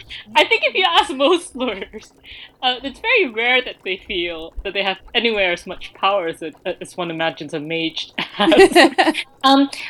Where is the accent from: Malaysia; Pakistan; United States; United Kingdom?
Malaysia; But being Malaysian, I'm basically obsessed with food